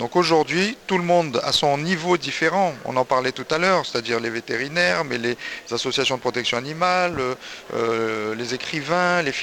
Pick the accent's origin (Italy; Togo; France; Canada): France; Guadeloupe; vétérinaire. Je viens de Guadeloupe